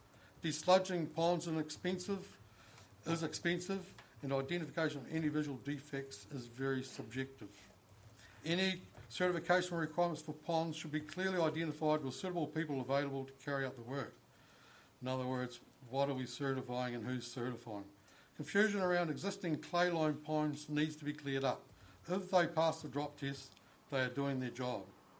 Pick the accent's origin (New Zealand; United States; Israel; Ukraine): New Zealand; Otago; I'm proud to say that I come from Otago, where responsibility for the environment has been taken up by proactive landowners.